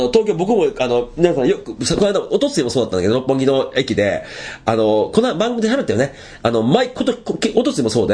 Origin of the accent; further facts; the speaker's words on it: Kansai, Japan; ああ、これが俺ら関西人のちゃうとこやね。